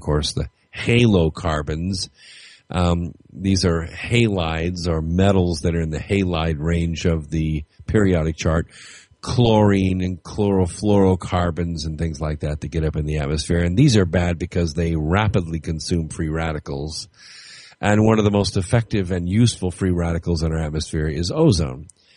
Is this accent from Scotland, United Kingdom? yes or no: yes; Scotland, United Kingdom; I'm Scottish, and I'm used to Scottish summers, which are in the range of 55 to 60 degrees.